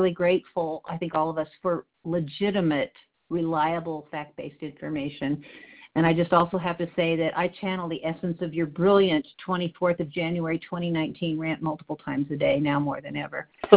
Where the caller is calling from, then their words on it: Greeley, Colorado, United States; from Greeley.